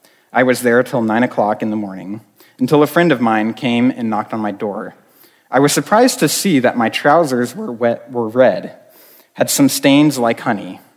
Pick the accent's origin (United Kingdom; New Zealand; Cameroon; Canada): Cameroon; born there; before I was born in Cameroon, which is kind of in the crest corner of Africa, on the northwest side